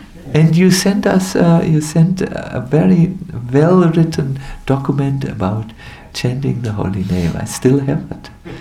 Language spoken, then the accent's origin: English; Germany; I'm from Germany. We are into formulas. we Germans, you know, figure it all out.